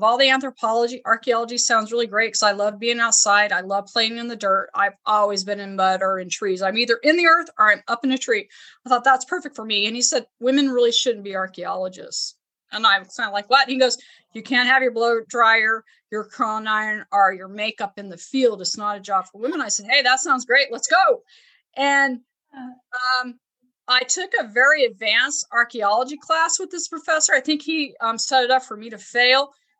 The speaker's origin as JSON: {"language": "English", "town": "Ruidoso", "region": "New Mexico", "country": "United States", "tie": "born or raised there", "said": "I was raised in Ruidoso, New Mexico, and in the 1970s, when I was in elementary school, there are a lot of different cultures, different people in the town I grew up in."}